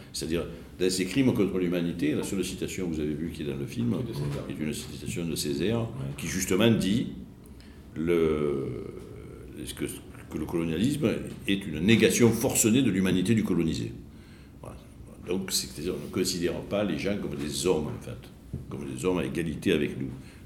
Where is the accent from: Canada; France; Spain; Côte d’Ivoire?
France; Donc, mais la France, donc, je suis français, donc je prends une part du « nous », bien sûr...